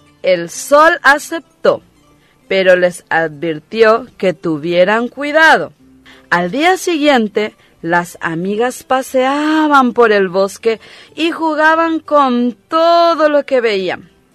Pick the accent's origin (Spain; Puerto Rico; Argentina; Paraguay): Paraguay; Tenemos que sentirnos orgullosos de nuestra tierra paraguaya y orgullosos de haber nacido en nuestra tierra y ser paraguayos.